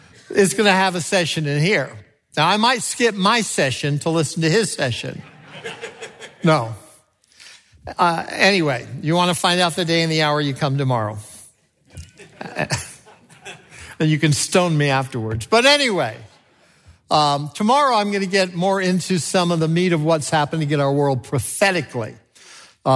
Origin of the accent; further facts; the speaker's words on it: New York, United States; I was born in New York City, grew up outside of the city